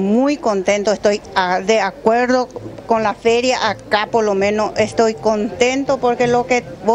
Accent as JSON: {"language": "Spanish", "town": "Cerro León", "region": "Paraguarí", "country": "Paraguay", "said": "Paraguarí, Cerro León. Cerro León."}